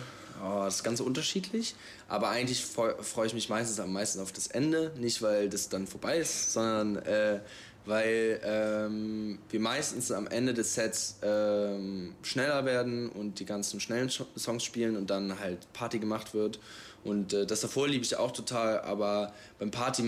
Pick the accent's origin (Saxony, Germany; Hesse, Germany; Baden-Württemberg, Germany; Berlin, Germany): Berlin, Germany; So als Berliner kann man irgendwie sagen, es ist das sauberere Berlin